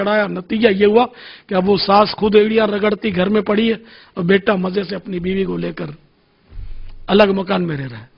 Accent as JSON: {"language": "Urdu", "country": "Pakistan", "tie": "born there", "said": "میں اگرچہ پاکستان میں پیدا ہوا ہوں, کتیانہ کبھی گیا نہیں, لیکن ظاہر ہے ہمارے ماں باپ تو وہیں کے تھے."}